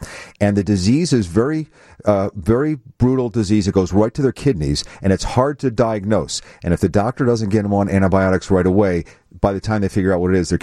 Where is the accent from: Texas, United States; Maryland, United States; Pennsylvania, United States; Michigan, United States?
Pennsylvania, United States; Philadelphia; I grew up in Philadelphia with the Boss Jocks.